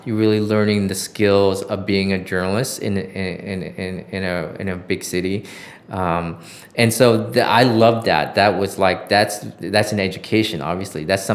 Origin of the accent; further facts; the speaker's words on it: California, United States; And I grew up in Orange County, you know, where it was warm, and, you know, there's no such thing as winter in Southern California.